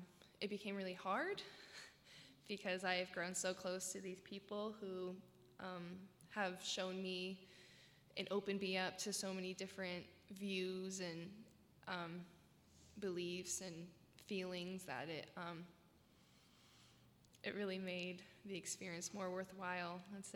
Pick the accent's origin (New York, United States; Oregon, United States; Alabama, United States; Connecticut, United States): Oregon, United States; I told them I was from Oregon, and they're like, so you're like a liberal hippie?